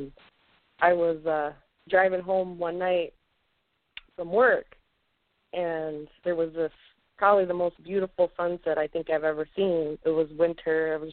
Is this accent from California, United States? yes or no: yes; California, United States; moved away as an adult; now in Sault Ste. Marie, United States; I live currently in Sault Ste. Marie, Michigan, originally from born and raised in California near Santa Cruz.